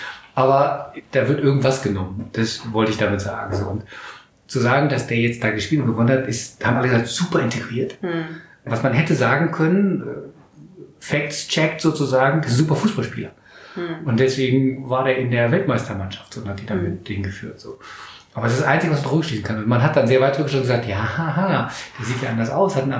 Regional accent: Germany; now in Switzerland; als Kind, als Deutscher in der Schweiz fühlt man sich schon, ist man ja auch fremd. Ist man Ausländer.

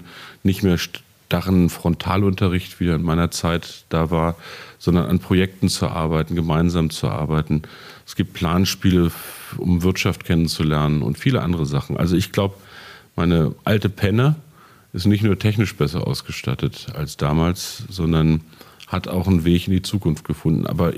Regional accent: Peine, Lower Saxony, Germany; wenn ich meine alte Schule, meine Heimat in Peine besuche

